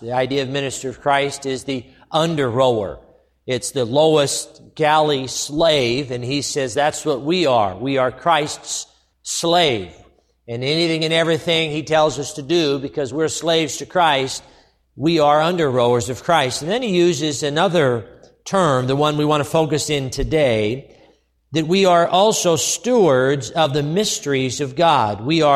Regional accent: West Covina, California, United States; I grew up in West Covina, and they owned the shop in Covina, California.

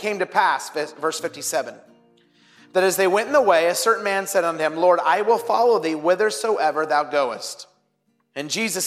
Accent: Twin Falls, Idaho, United States; I grew up in Twin Falls, Idaho

